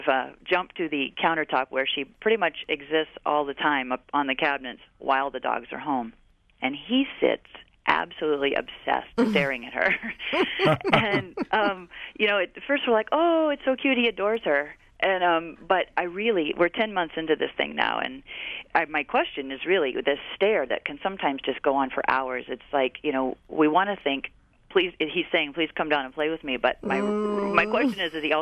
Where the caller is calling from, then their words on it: Madison, Wisconsin, United States; I'm calling from Madison.